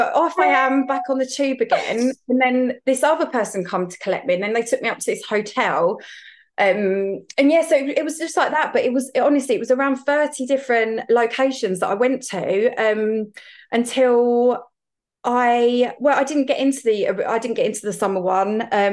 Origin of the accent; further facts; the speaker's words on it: East of England, United Kingdom; I'm from Essex.